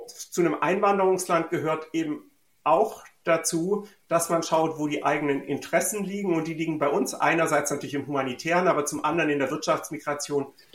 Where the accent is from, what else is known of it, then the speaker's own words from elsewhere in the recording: Konstanz, Baden-Württemberg, Germany; Also ich komme ja aus Süddeutschland und speziell Konstanz ist in der Nähe zur Schweiz.